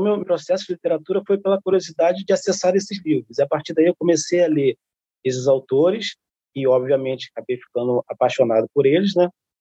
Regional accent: Rio de Janeiro, Brazil; eu sou de interior do Rio de Janeiro.

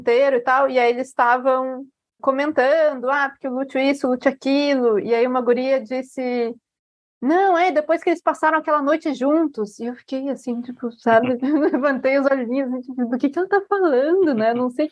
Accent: South Region, Brazil; eu sou aqui, né? Sou aqui do Sul, tenho essa cara de Sul.

